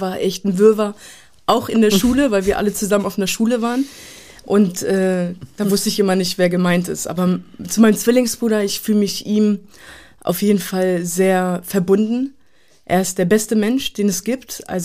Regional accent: Hanover, Lower Saxony, Germany; dass ich immer sagen kann, ich komme aus Hannover-Linden.

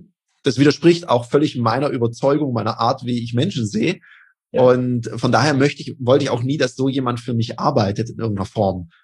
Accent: Denmark; now in Switzerland; Ich bin ja auch in Dänemark aufgewachsen, da ist man ja auch immer

